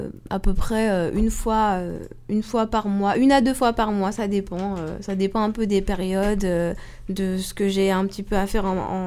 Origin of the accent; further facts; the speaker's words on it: Guadeloupe, France; Et moi j'ai grandi aux Antilles, on a une vraie culture du cheveu afro